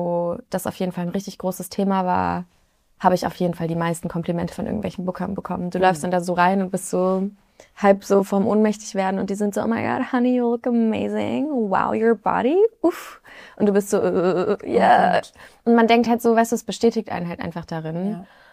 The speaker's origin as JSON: {"language": "German", "town": "Bonn", "region": "North Rhine-Westphalia", "country": "Germany", "said": "Nee, er wohnt in Bonn. Ah, okay. Da, wo ich herkomme."}